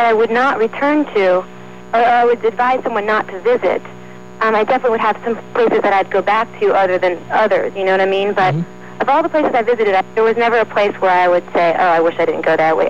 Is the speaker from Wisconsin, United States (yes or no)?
no; Maryland, United States; A pizza, and I'm from Maryland, so I was like, let me see what this is all about.